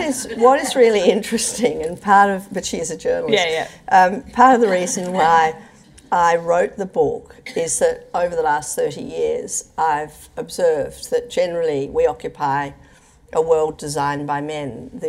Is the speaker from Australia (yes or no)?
yes; Adelaide, South Australia, Australia; growing up in Adelaide and graduating as I did from this university in 1976